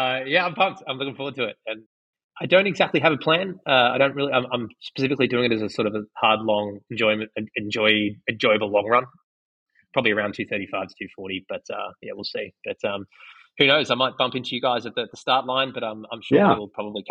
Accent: Australia; now in United States; now living in America, because obviously I'm Australian, but when I grew up in Australia

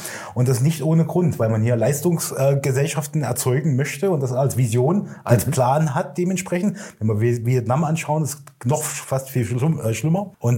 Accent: Germany; Aber wir kommen ja auch noch aus schönen DDR-Zeiten. Da sind wir ja aufgewachsen in der DDR.

